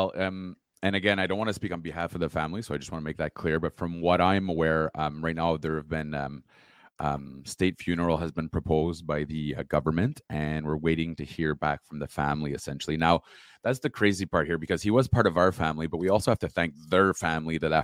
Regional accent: Ottawa, Ontario, Canada; and I grew up in Ottawa.

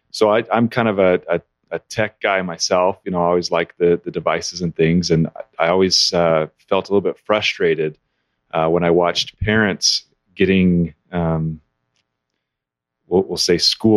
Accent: Kaysville, Utah, United States; now in Syracuse, United States; So I'm from Kaysville, Utah originally. I've ventured really far, currently live in Syracuse.

